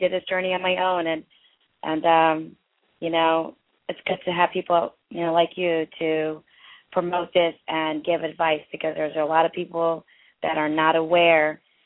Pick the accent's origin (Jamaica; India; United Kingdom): India; I'm from India. I have everything that everyone else has